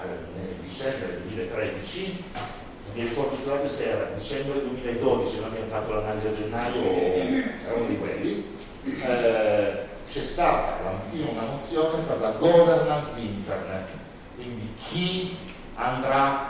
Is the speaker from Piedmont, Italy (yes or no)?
yes; Turin, Piedmont, Italy; che non è Muscat di Asti da cui arrivo, anzi sono di Torino